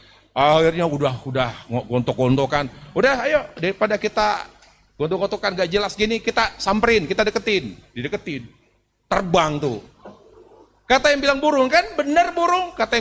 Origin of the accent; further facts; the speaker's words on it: Jakarta, Indonesia; Ya, kita orang Jakarta biasa begitu.